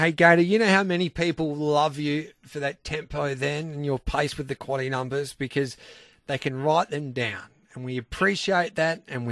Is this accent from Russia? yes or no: no; Birchip, Victoria, Australia; are having a big weekend in my hometown of Birchip.